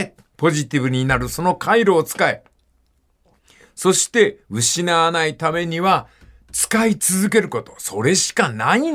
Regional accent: Kansai, Japan; accent: Kansai dialect; あ、ちょっと今関西弁が出ましたから、どっちの方面かお分かりだろうと思いますが。

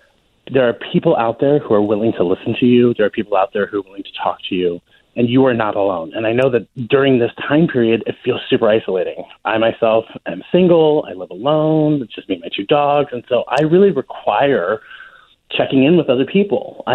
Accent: Canton, Ohio, United States; I grew up in Canton, Ohio, and I moved to Columbus, but I grew up in Canton where the Football Hall of Fame is.

